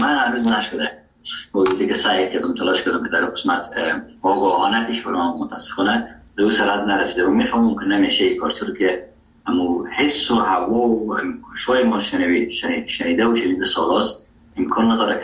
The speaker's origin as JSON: {"language": "Persian", "country": "Afghanistan", "first_language": "Dari", "said": "زبان اصلی و وطنی ما دری است و فارسی نیست و چقدر در هرات استفاده میشه و زبان دوم ما که در افغانستان است زبان پشتو"}